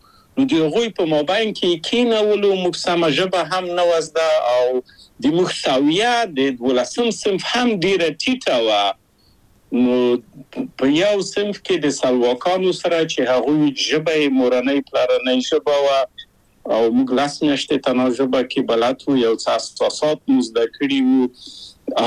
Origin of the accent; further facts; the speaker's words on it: Kabul, Afghanistan; زه له کابل په یو دولتي بورس چکسلواکیا ته راغلم.